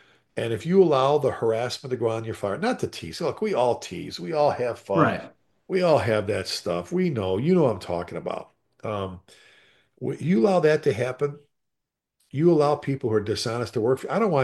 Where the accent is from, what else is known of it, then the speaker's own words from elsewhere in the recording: Chicago, Illinois, United States; I tell people all the time, I grew up in the South Side of Chicago.